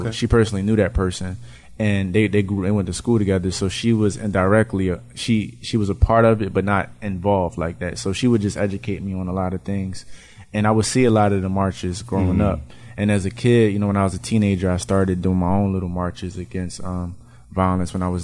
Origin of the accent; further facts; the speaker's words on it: Philadelphia, Pennsylvania, United States; Well, coming up, I'm from West Philly. Area called the Black Bottom